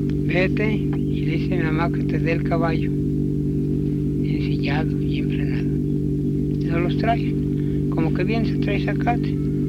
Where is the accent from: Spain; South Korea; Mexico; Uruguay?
Mexico; Palpan, Morelos; De Palpan, estado de Morelos. Nací en el año de 1888.